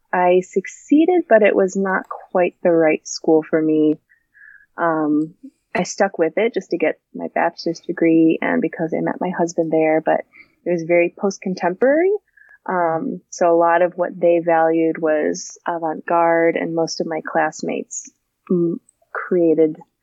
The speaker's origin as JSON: {"language": "English", "region": "Illinois", "country": "United States", "tie": "born or raised there", "said": "I grew up in the North Shore suburbs of Chicago."}